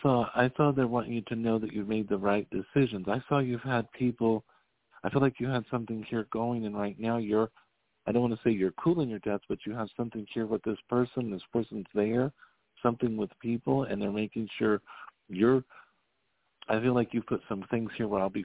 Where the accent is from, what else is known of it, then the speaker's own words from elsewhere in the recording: Wyoming, United States; also born or lived in Galveston, Texas; I come from Wyoming, and they do have a little bit about.